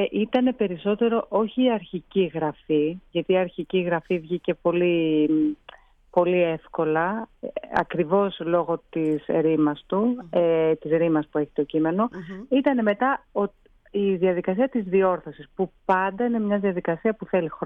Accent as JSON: {"language": "Greek", "country": "Greece", "said": "Γιατί έχουμε καλά πράγματα ως Έλληνες, που μπορεί να έχουμε μπερδευτεί, να έχουμε χάσει πολλά σημεία το δρόμο μας"}